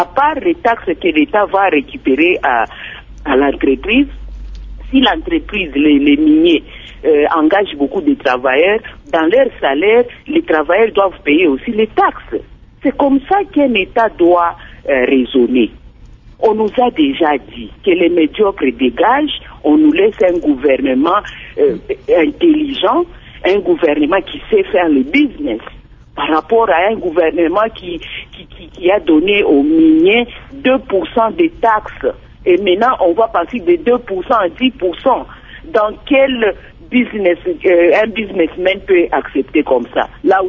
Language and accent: French; Haut-Katanga, DR Congo; now in United States; comme moi, j'ai grandi au Katanga.